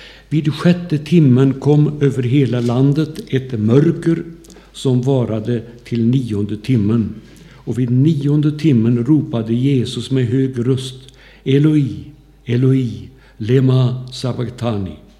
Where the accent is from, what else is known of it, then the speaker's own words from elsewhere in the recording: Undenäs, Västra Götaland County, Sweden; Jag är uppväxt i Undernäs och där hade vi en liten pingstförsamling.